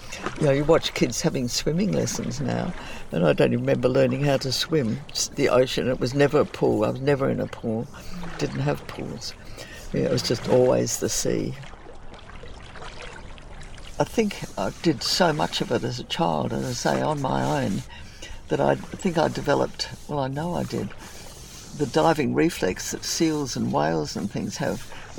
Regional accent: Adelaide, South Australia, Australia; I grew up in Adelaide, where it's currently being devastated

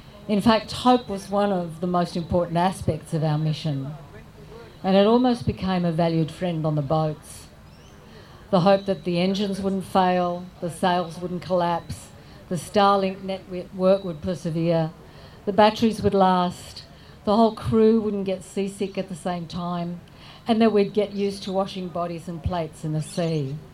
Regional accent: Australia; And as an Australian, I've seen how our government, regardless of party politics, has become hostage

